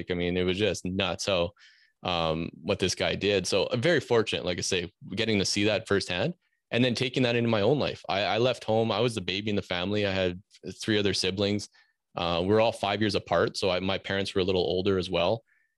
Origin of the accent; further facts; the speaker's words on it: Saskatchewan, Canada; So I grew up in Saskatchewan, again, another province here in Canada, and I grew up Northern Saskatchewan, grew up on a farm, small farm.